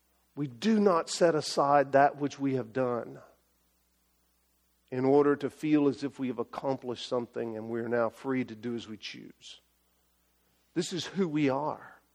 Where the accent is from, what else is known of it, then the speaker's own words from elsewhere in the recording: Texas, United States; I grew up in Texas. I know how to do that.